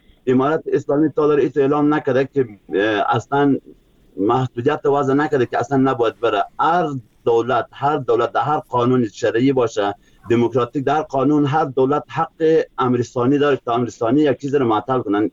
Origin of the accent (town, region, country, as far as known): Afghanistan